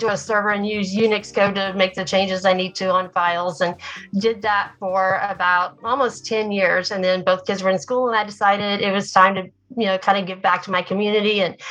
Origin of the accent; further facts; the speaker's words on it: Oklahoma, United States; I grew up in Oklahoma. I live here in Oklahoma now.